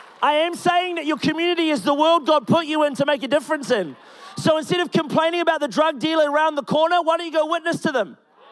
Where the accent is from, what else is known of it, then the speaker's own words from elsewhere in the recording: New Zealand; I don't know how rugby works. I'm just a Kiwi. It's in the birth certificate.